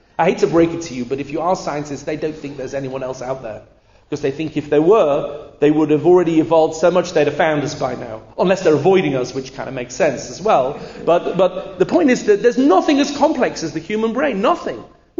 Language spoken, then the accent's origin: English; England, United Kingdom; You know, I'm English. He's Israeli.